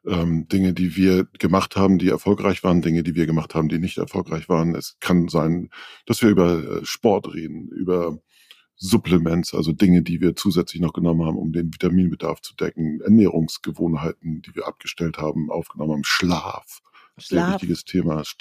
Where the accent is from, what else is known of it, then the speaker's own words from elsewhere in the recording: Northern Germany, Germany; ich bin ja Norddeutscher, ich rede über Tag nicht so viel